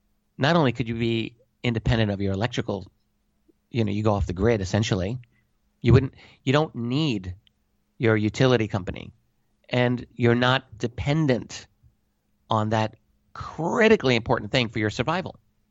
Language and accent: English; United States; I mean, I'm an American. I love America. I study American history every day.